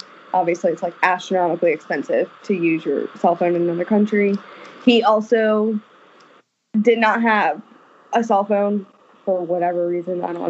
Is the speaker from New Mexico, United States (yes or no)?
no; New Orleans, Louisiana, United States; telling someone that I was from New Orleans